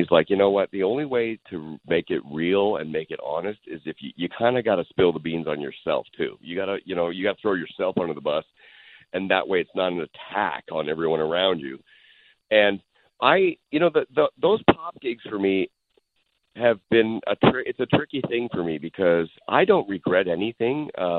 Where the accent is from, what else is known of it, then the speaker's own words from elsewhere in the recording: Canada; moved away as an adult; now in Los Angeles, United States; Look, I came from Canada. I drove down with $200